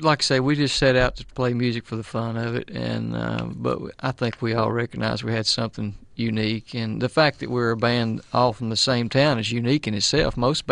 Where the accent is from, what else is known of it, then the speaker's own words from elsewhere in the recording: North Carolina, United States; we all live in West North Carolina in the same county. We're all from Haywood County and knew each other kind of.